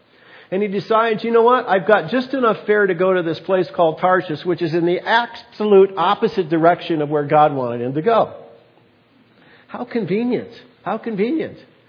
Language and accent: English; Wisconsin, United States; moved away as an adult; now in Arizona, United States; when I came to Arizona from Wisconsin, and I came down to Wisconsin, from Wisconsin to Arizona to plant a church.